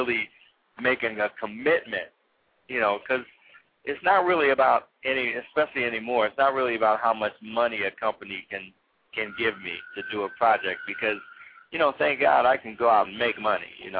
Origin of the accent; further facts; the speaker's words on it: Ohio, United States; That's my home state.